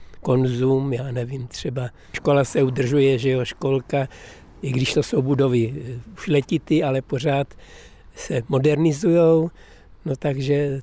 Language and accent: Czech; Záchlumí, Hradec Králové Region, Czechia; jsem rok 1940 a narodil jsem se sice v Rychnově, a to už byly porodnice, že jo, ale jsem rodák. Můžu vám ukázat, z kterého baráku, až půjdeme tady po vsi